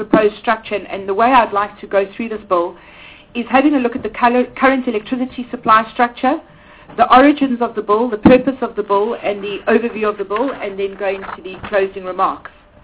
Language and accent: English; South Africa; we forget that we belong to the Parliament of South Africa and that we are first and foremost South Africans.